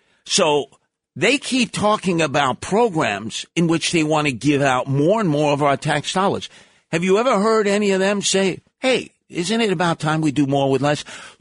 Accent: Canarsie, New York, United States; When I grew up in Canarsie, I remember going to the Thomas Jefferson Club at 92nd and Conklin.

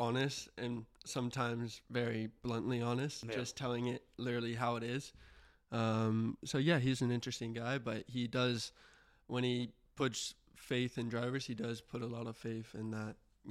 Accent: Houston, Texas, United States; So I'm from Houston, so it's only an hour flight to Mexico City.

